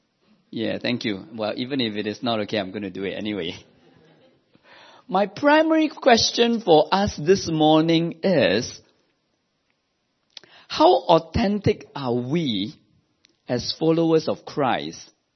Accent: Singapore; if this incident were to be shared with a typical Singaporean, I'm a Singaporean, with a typical Singaporean Chinese church

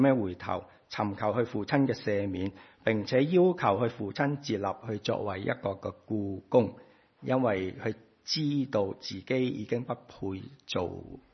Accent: China; 我哋中国人都系咁啊嘛，向佢问安，向佢认错，向佢道歉

